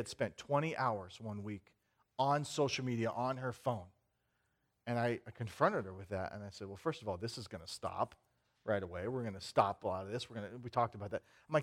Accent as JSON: {"language": "English", "region": "Illinois", "country": "United States", "tie": "born there", "also_born_or_lived": "Oregon / Nevada / California / Florida", "said": "state of Oregon and Nevada and California and Florida and New Hampshire, and I've lived all over. I was born in Illinois."}